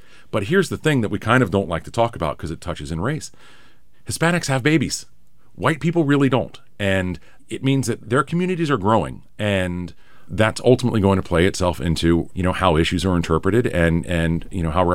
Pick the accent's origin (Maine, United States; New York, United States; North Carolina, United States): North Carolina, United States; Winston-Salem; I was home. I'm from North Carolina. And if you grew up in the Winston-Salem area like I did, the Andy Griffith Show is on every afternoon on local TV.